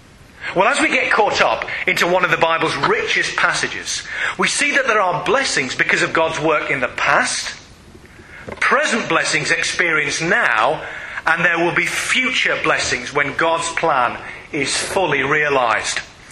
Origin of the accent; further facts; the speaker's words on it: Yorkshire and the Humber, United Kingdom; Now, being a Yorkshireman and knowing that generally speaking you don't get over note, I ignore them.